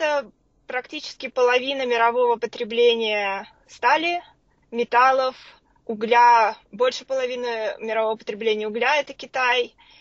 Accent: Moscow, Russia; moved away as an adult; also born or lived in Vilnius, Lithuania; Я родилась в Москве, там же училась, МИФИ закончила. А после этого, когда я закончила учиться, практически сразу мы переехали с мужем в Литву и прожили в Вильнюсе 6,5 лет

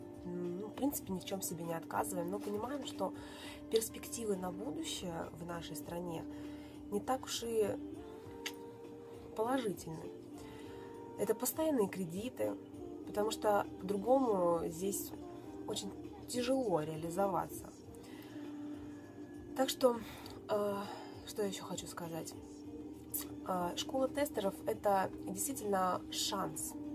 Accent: Moscow, Russia; Мне 24 года. Я из Москвы.

